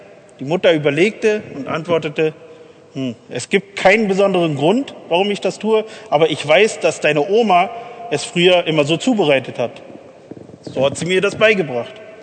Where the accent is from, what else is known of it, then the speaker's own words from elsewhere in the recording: Germany; born there; Ich bin in Deutschland geboren